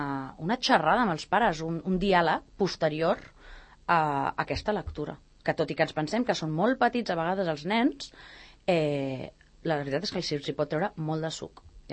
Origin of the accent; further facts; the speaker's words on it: Catalonia, Spain; El meu marit és britànic, jo sóc catalana, tinc família doncs, que només parla castellà, família que només parla francès